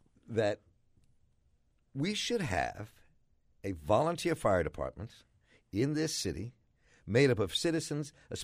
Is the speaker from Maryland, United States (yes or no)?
yes; Baltimore, Maryland, United States; I grew up in Baltimore. I left for a while, came back, but I grew up in Baltimore.